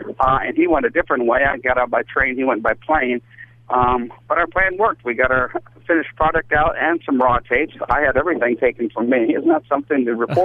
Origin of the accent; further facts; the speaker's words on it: New Hampshire, United States; also born or lived in Richmond / Orlando; now in Minneapolis, United States; I grew up in New Hampshire, and then I was in television in Richmond, Virginia, and Orlando before I got to Minneapolis.